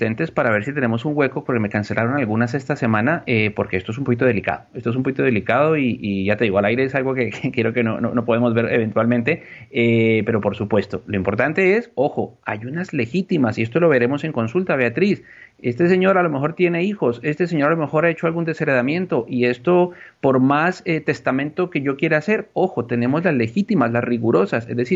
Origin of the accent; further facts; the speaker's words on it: Colombia; now in Spain; quienes venimos de Colombia